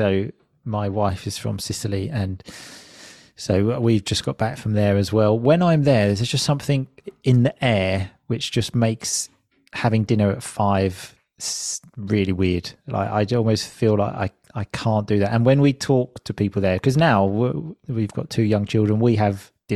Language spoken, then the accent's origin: English; United Kingdom; And I think as a British person, this is something I have a lot of difficulty understanding.